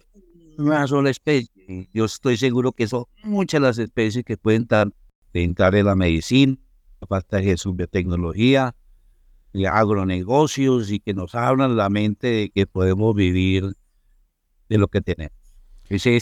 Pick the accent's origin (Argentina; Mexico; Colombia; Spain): Colombia; Pero nosotros tenemos como colombianos el talento para saber salir mucho más rápido.